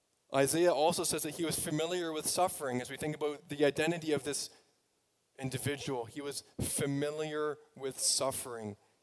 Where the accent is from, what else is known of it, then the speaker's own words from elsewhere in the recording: Vineland, New Jersey, United States; I know when I was growing up in Vineland, a Vineland missionary, we had a picture of Jesus.